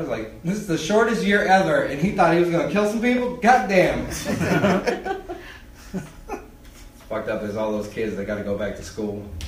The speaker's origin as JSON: {"language": "English", "region": "Colorado", "country": "United States", "said": "I'm originally from Colorado, and the first thing I noticed when I got here is you guys put a lot of extra S's at the end of words."}